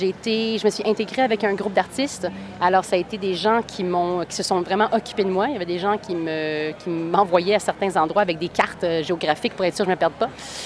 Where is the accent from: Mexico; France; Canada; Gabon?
Canada; Laval, Quebec; now in Toronto, Canada; moi, je viens de Laval, donc juste au nord de Montréal. Et puis, je suis venue à Toronto pour faire le conservatoire d'art dramatique de Second City. Et puis, j'y suis depuis bientôt 6 ans.